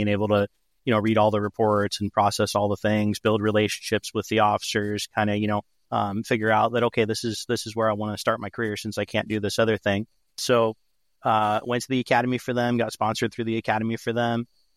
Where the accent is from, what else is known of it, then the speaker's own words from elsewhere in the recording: Dallas, Texas, United States; born there; also born or lived in Abilene, United States / Orlando, United States; Well, I was born in Dallas, Texas. I lived in Dallas and Abilene before my family relocated to Florida. We lived in Orlando, Florida.